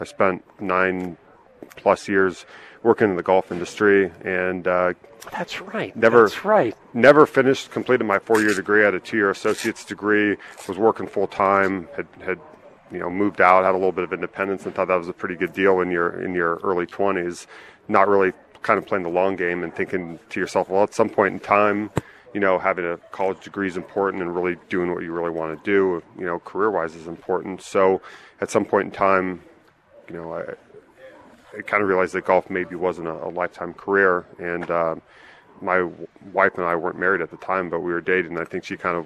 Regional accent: San Jose, California, United States; San Jose, California.

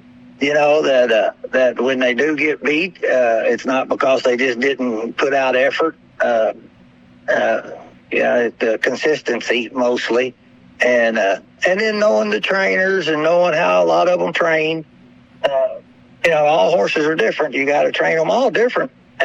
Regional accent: Henderson, Kentucky, United States; We're from Henderson, Kentucky, right there on the Indiana line at Ellis Park.

